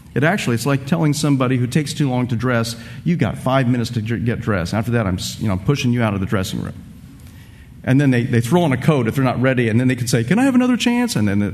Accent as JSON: {"language": "English", "town": "Tampa", "region": "Florida", "country": "United States", "tie": "born or raised there", "said": "If I were to predict that there would is going to be in my hometown of Tampa, Florida, okay, the area where I live"}